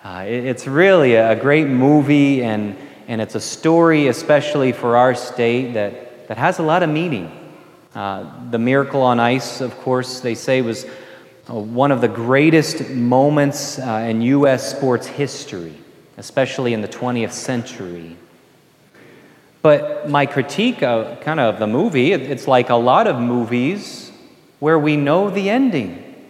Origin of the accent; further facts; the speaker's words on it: Kentucky, United States; now in Minnesota, United States; But growing up in Kentucky, just a Kentucky boy, I've had to grow in my understanding of Minnesota culture and especially hockey.